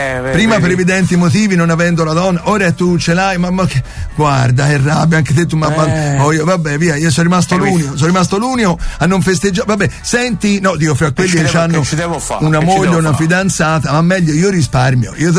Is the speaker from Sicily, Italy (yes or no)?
no; Tuscany, Italy; accent: Florentine; la parola che è appunto del nostro parlare toscano, per chi non conosce il nostro dialetto, vero?